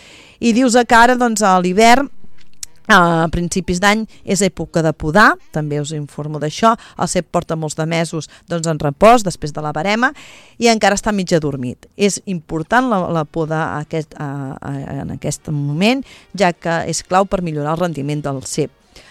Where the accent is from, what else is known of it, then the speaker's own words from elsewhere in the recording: Manresa, Catalonia, Spain; jo soc de Manresa